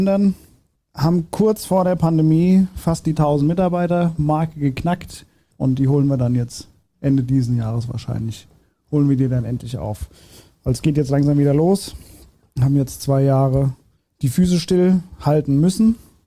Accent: Hesse, Germany; Ursprünglich komme ich aber aus dem Rheingau.

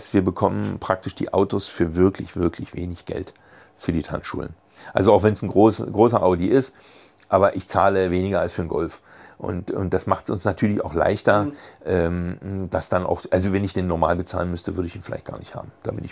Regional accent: Görlitz, Saxony, Germany; es meine Heimat ist.

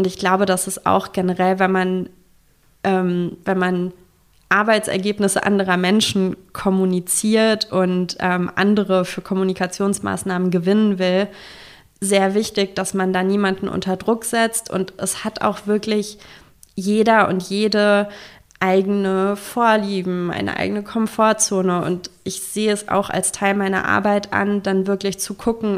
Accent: West Germany, Germany; now in Erfurt, Germany; als Westdeutsche, die nach Erfurt gezogen ist

